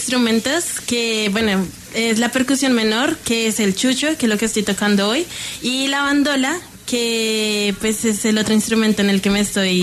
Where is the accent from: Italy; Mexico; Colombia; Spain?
Colombia; Ibagué, Tolima; Y pues mi hermano y yo sí somos de aquí, de Ibagué.